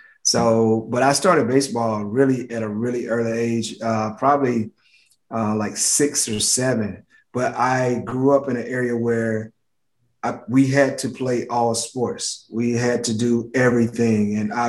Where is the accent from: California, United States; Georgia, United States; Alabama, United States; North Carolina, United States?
Georgia, United States; LaGrange; I grew up with a lot of great players from where I grew up in LaGrange, Georgia